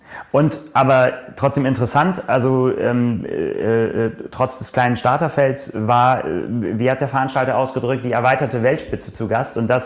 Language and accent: German; Northern Germany, Germany; Als Norddeutscher muss man immer vorsichtig sein, was man als Berg bezeichnet und was nicht.